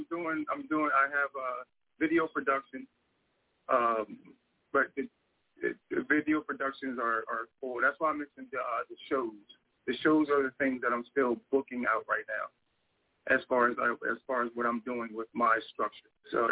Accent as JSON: {"language": "English", "region": "Delaware", "country": "United States", "said": "because I'm from Delaware and … from Delaware, you know, Kasa raised us as far as the Rasta knowledge."}